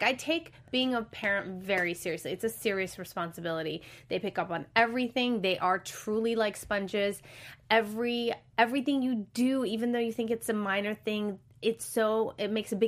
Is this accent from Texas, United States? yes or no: no; Palos Verdes, California, United States; But again, I came here and I grew up in Palos Verdes, which is there's no real Armenian community there at all.